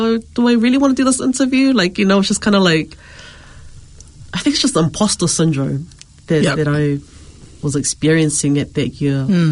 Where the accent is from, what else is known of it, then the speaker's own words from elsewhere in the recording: Auckland, New Zealand; I grew up in East Auckland.